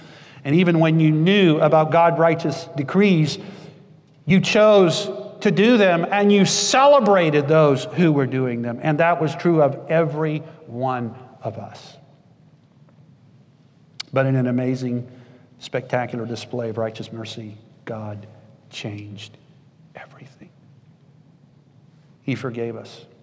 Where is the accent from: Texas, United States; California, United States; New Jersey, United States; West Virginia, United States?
Texas, United States; I grew up in South Texas, and the highest thing in South Texas is the overpass, where I grew up on Highway 85.